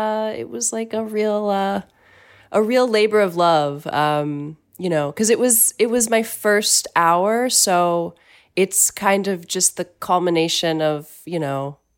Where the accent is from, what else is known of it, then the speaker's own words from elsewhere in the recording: Ohio, United States; now in Los Angeles, United States; I'm from the East Coast, I'm from Ohio Midwest, and so I still, it's still really, I've been in LA for like almost 10 years